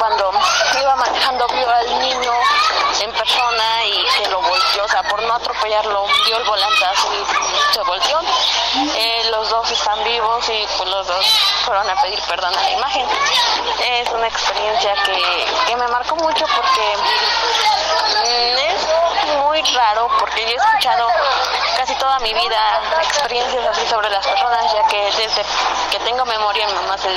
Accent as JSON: {"language": "Spanish", "region": "Tlaxcala", "country": "Mexico", "said": "Pues acá somos de Tlaxcala"}